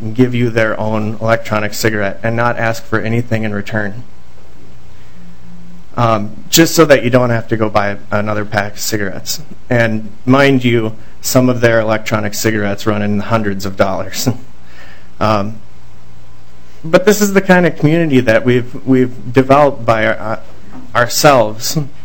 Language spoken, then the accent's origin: English; Bemidji, Minnesota, United States; I'm actually from Bemidji, Minnesota, but I work down here in South St. Paul for Interstate Truck Driving School.